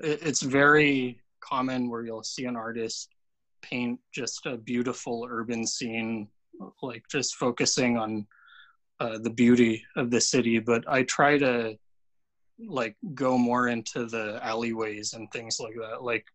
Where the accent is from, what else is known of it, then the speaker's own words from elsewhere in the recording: San Francisco, California, United States; And growing up in San Francisco, I'm born and raised here in the city.